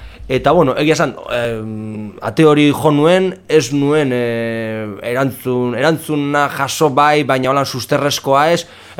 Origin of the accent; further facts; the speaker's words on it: Amorebieta-Etxano, Basque Country, Spain; Zornotzan badaukate nire herrian